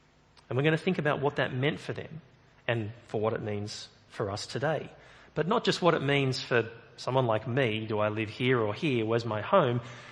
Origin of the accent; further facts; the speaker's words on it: Australia; So I live in New Zealand. Every now and then I support the All Blacks. My daughter has a slight New Zealand accent. I'm married to a Kiwi. And yet I'm from Australia.